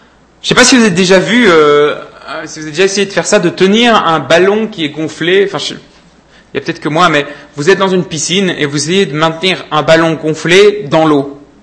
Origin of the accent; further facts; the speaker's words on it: Belgium; J'avais parlé de ça une fois quand j'ai grandi en Belgique.